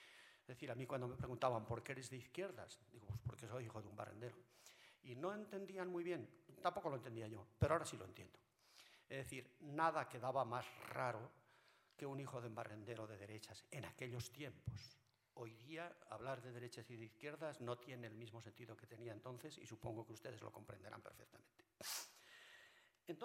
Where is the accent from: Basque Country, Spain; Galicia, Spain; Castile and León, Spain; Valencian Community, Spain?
Castile and León, Spain; Vidanes; en mi pueblo mis padres no vivieron la guerra, no hubo guerra. En Vidanes, al lado de Cisterna, no vivieron atrocidades y tal.